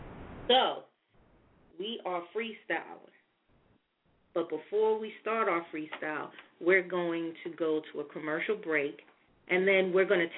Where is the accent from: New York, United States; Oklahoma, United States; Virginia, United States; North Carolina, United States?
New York, United States; New York City; These are all of my Facebook friends and a couple of who in which I grew up with in Crown Heights.